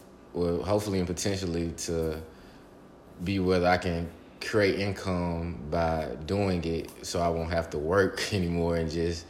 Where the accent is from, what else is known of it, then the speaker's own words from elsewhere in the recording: Memphis, Tennessee, United States; as you just said, and 23 years old. I'm from Memphis, Tennessee.